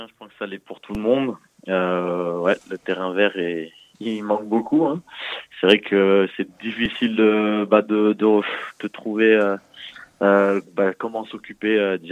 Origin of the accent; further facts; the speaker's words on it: Sassenage, Auvergne-Rhône-Alpes, France; Donc, moi, j'ai grandi à Sassenage, hein, j'ai grandi au complexe Vieux-Melchior.